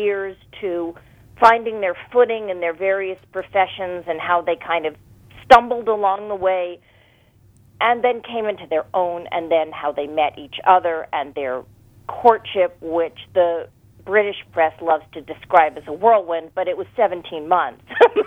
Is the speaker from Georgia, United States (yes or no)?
no; Bronx, New York, United States; And I grew up in Riverdale in the Bronx.